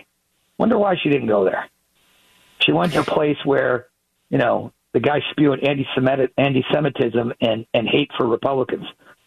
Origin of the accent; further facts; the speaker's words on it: Pittsburgh, Pennsylvania, United States; My hometown, a little biased, right? But there's no real place you can go that's controversial in the city of Pittsburgh